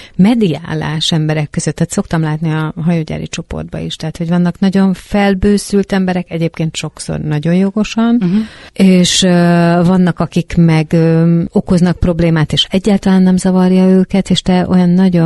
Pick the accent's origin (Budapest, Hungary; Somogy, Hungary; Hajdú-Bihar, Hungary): Budapest, Hungary; én magam is óbudai vagyok